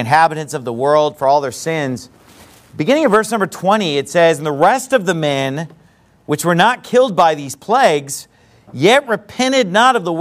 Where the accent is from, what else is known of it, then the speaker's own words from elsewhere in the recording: United States; Now, this is not to say that I am ungrateful as an American, you know, living as an American